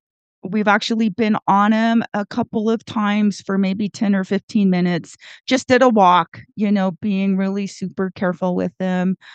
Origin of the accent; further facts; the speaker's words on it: Gardnerville, Nevada, United States; from Gardnerville, Nevada.